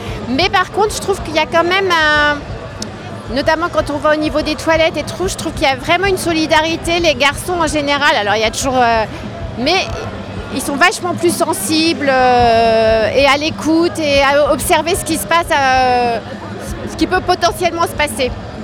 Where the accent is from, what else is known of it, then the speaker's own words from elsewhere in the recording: Paris, Île-de-France, France; parce que moi, je suis parisienne, ça n'a rien à voir.